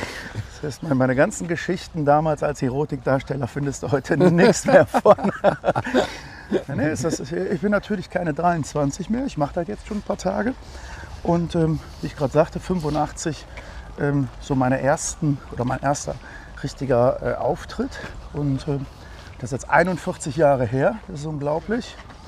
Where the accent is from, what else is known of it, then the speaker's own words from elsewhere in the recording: Leverkusen, North Rhine-Westphalia, Germany; born there; Geboren bin ich in Leverkusen tatsächlich.